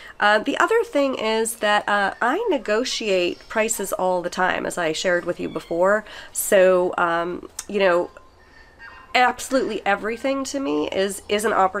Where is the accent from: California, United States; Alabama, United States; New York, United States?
New York, United States; And that was a huge thing, because like I'm born and raised in Manhattan.